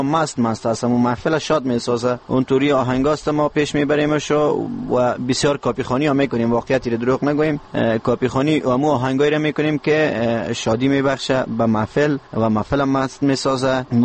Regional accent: Parwan, Afghanistan; در موسیقی محلی وطن خودم یعنی پروان سر کار دارم

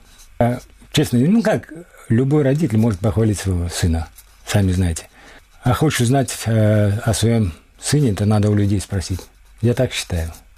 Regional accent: Crimea, Ukraine; В тот день я не хочу сказать, что именно мы были крымские татары

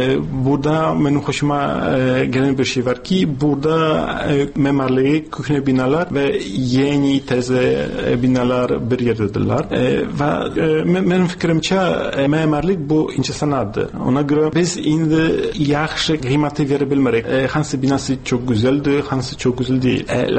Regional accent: Jelenia Góra, Lower Silesian Voivodeship, Poland; mənim doğma şəhərim Yeleniyagurada

